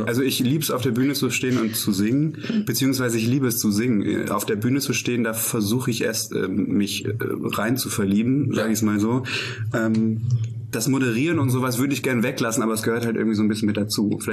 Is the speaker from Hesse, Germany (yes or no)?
yes; Thalau, Hesse, Germany; also born or lived in Fulda; Das war damals in dem Ort, wo ich aufgewachsen bin, in Thalau.